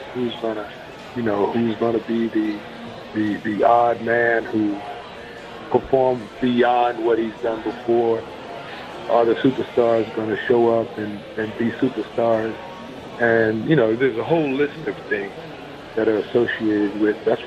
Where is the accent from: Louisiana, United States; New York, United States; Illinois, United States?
New York, United States; So, you know, growing up in Long Island, I mean, you know, there were a couple racetracks in the vicinity.